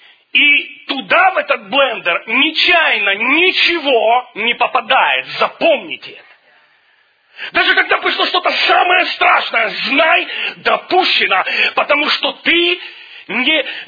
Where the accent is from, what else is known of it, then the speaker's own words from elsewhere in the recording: Ukraine; born there; Первые годы моей молодости, знаете, когда мы родились на Украине, мать работает на двух работах